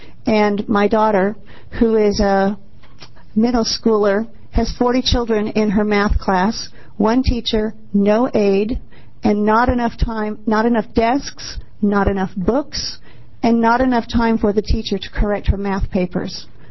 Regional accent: Eugene, Oregon, United States; So my name is … I'm here from Eugene, Oregon.

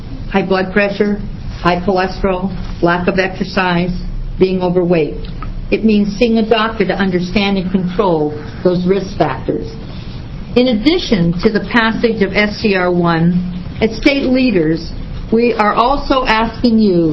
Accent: Portland, Oregon, United States; I'm here from Southeast Portland.

